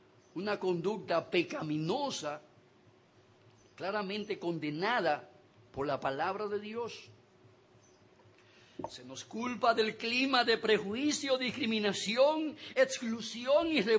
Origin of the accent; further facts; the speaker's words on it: Dominican Republic; cuál es la cosmovisión de nuestras vidas aquí en el país como sociedad, como pueblo dominicano